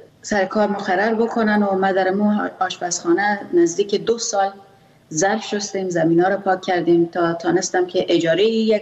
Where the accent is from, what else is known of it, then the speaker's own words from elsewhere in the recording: Afghanistan; first language Pashto; Persian is a second language; چون ما زبان مادریم پشتو است